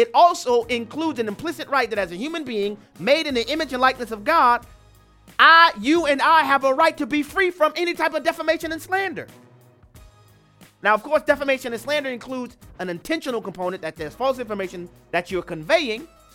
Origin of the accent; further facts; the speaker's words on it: Louisiana, United States; Happened at the University of Louisiana Lafayette, in my home state.